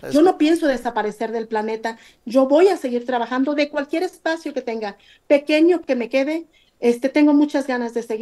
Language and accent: Spanish; Guerrero, Mexico; yo también soy de Guerrero, por favor escúchenme, yo también represento, aunque sea un poquito de Guerrero